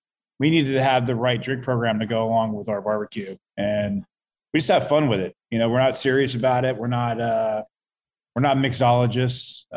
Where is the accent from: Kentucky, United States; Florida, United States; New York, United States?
Florida, United States; Back to my hometown. That's where I'm from.